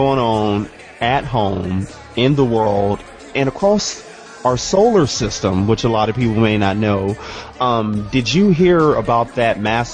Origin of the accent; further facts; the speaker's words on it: Phoenix, Arizona, United States; I grew up in South Phoenix, and one time a drug deal went bad, and some gunshots went through our living room back in, you know, on the south side